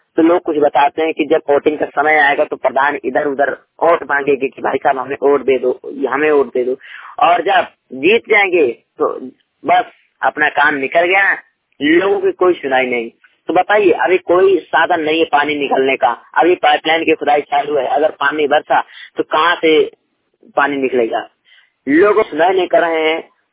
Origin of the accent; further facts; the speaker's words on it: Uttar Pradesh, India; उत्तर प्रदेश से। आज हमारे गांव में मैं अपने गांव की जानकारी लेकर उपस्थित हुआ हूं।